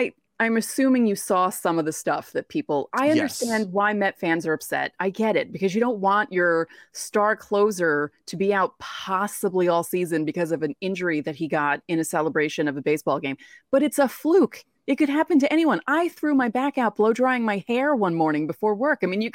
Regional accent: United States; you know, as an American, we're so boring compared

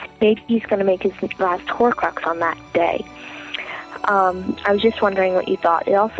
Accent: Massachusetts, United States; from Massachusetts

